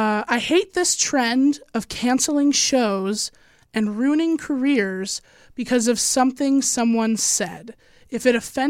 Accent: Illinois, United States; I'm from Illinois. It was set in Illinois. I knew families like that.

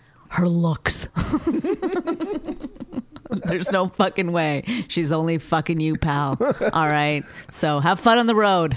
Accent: Canada; Because I'm Canadian.

